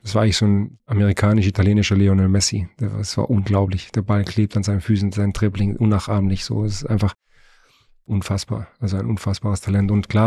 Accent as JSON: {"language": "German", "country": "Spain", "said": "Ich bin auch Spanier"}